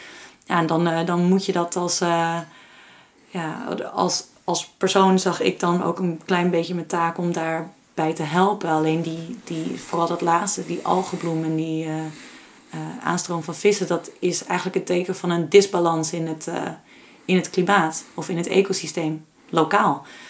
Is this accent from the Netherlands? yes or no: yes; Castricum, North Holland, Netherlands; ik ben opgegroeid in Castricum, aan de kust.